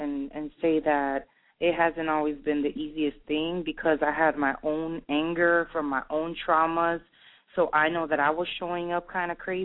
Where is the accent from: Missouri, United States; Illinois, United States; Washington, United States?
Illinois, United States; Chicago; So I'm in Chicago right now. I'm from Humboldt Park, and we got a lot of stuff going on in the city.